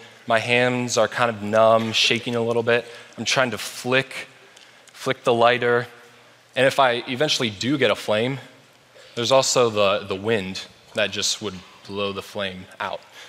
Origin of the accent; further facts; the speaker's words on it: Germany; as I was growing up in Germany, every year for New Year's Eve, my family would have a party